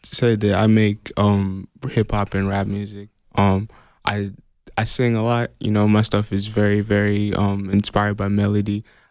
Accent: Atlanta, Georgia, United States; moved away as an adult; now in Tucson, United States; So I grew up in Atlanta, Georgia, and I moved out to Tucson in 2016 for college, basically.

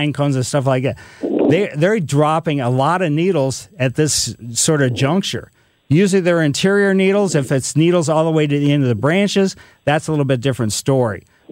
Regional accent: Ellisville, Missouri, United States; I grew up in Ellisville, West County, a lot of clay out there.

